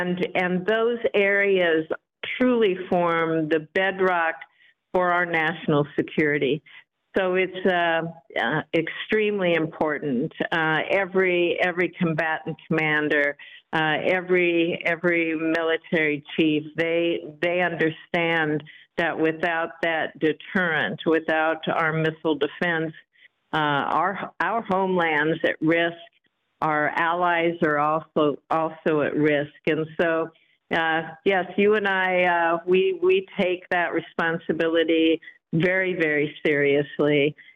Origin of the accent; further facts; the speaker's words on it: Nebraska, United States; I'm a Republican from Nebraska.